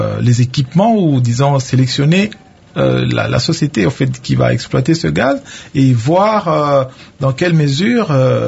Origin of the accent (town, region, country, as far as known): DR Congo